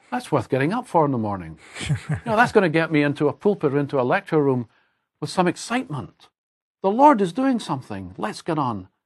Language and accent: English; Scotland, United Kingdom; I'm a Scot. I'm not an American.